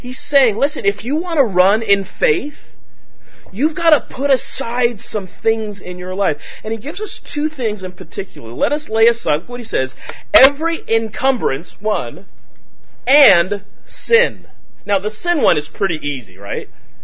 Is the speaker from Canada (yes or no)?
yes; Canada; I was born and raised in Canada, and Canada was known for a number of years of having some really great track stars.